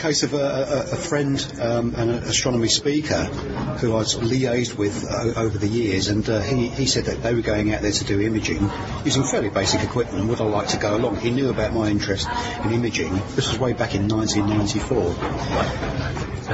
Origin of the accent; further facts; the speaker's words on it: England, United Kingdom; Needless to say, I'm English, so I've always, you know, I was born and sort of lived in England all my life.